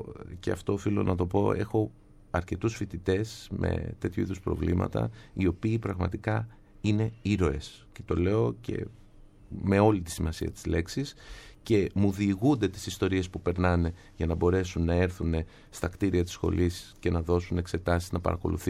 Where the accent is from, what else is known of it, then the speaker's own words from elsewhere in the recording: Athens, Attica, Greece; Γεννηθεί στο κέντρο της Αθήνας, έχω μεγαλώσει στο κέντρο της Αθήνας, έχω πάει σχολείο στο κέντρο της Αθήνας και έχω σπουδάσει στη Νομική Αθηνών.